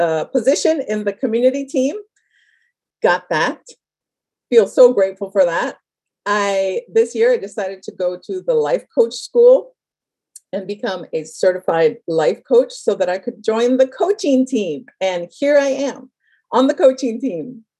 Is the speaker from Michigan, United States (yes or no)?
no; Hawaii, United States; born there; I am Mexican American. I was born in Hawaii. What a blessing, right?